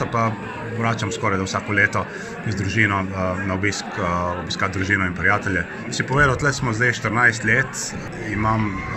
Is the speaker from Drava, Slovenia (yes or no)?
no; Sečovlje, Coastal–Karst, Slovenia; also born or lived in Australia; Doma sem iz Sečovelj pri Portorožu, zraven morja, tako da prvo leta, tisto, kar sem najbolj pogrešal živeti v avstralskih predmestjih, je, da pač ni bilo pogleda na morje